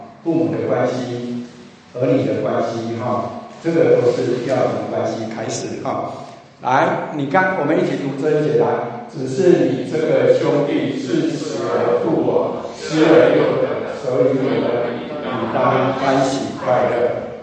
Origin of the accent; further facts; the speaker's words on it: China; 中国哈，我们中国人的家庭其实爸爸的位置最高